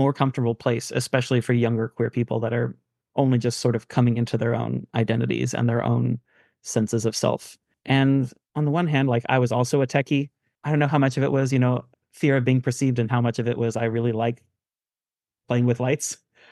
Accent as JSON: {"language": "English", "town": "Kansas City", "region": "Missouri", "country": "United States", "tie": "born or raised there", "said": "Jackson is in Kansas City, just as I grew up in Kansas City."}